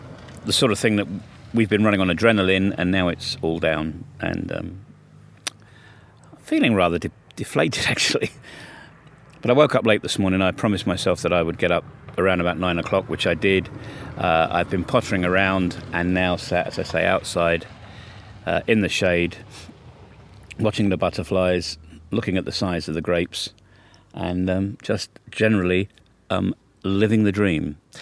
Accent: England, United Kingdom; now in Balkans; After all, I am the foreigner here. I am an Englishman in the Balkans.

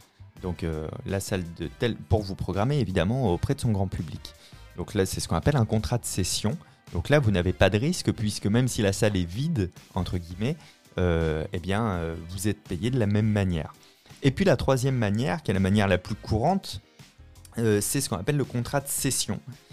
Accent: La Rochelle, Nouvelle-Aquitaine, France; je voulais jouer à La Rochelle, qui est ma ville natale

